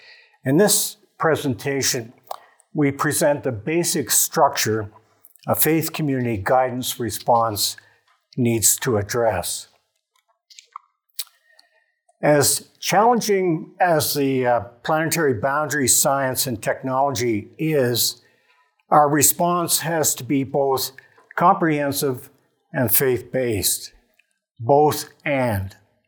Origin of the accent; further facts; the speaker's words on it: Ontario, Canada; but I'm also a Canadian. I'm a registered professional planner within the province of Ontario